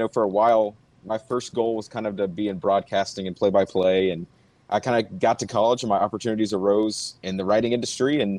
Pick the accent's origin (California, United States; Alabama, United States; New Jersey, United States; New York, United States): Alabama, United States; Montgomery; You know, being a kid, I was born in Montgomery. My dad went here. My brother and sister went here. So really grew up in an Alabama family.